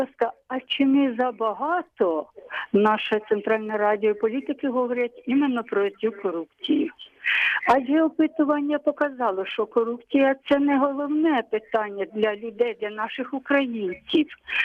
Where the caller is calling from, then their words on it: Cherkasy Oblast, Ukraine; Я з Черкащини.